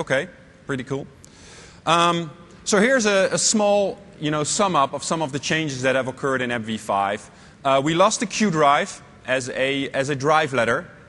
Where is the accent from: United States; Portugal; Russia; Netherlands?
Netherlands; English is a second language; I come from the Netherlands.